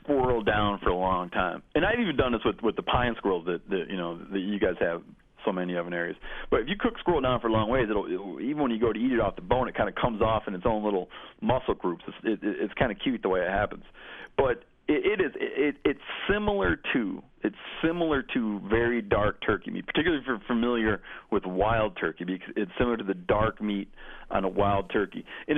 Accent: Michigan, United States; So when I was growing up in Michigan, September 15th, was the opening day of squirrel season.

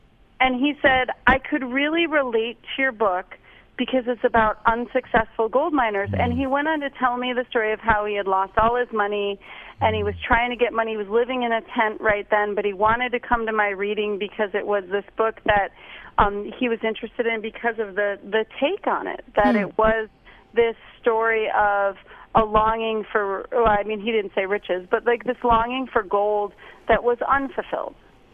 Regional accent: Fairbanks, Alaska, United States; So it started in Fairbanks, so the kickoff as my hometown with a library here

